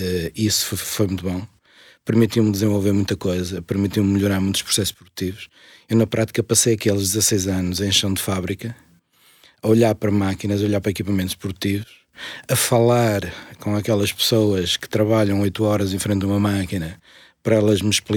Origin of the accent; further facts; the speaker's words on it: Matosinhos, Porto, Portugal; eu sou de Matosinhos, nasci em Matosinhos. Há 55 anos atrás